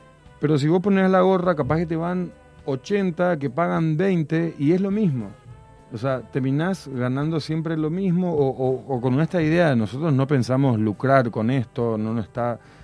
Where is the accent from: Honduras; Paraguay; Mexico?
Paraguay; now in Córdoba, Argentina; yo por ejemplo me vine de Paraguay a Córdoba diciendo voy a seguir aprendiendo